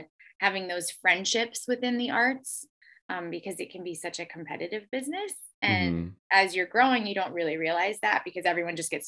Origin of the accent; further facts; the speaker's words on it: Moorhead, Minnesota, United States; Well, I love where I grew up. I love Minnesota. I love my hometown. They, as a community, the Fargo-Moorhead area is so supportive of the arts